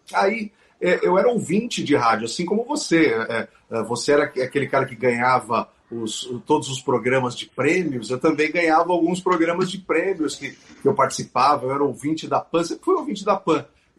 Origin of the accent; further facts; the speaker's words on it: São Paulo, Brazil; eu sou de São Paulo, o meu pai era advogado, minha mãe é professora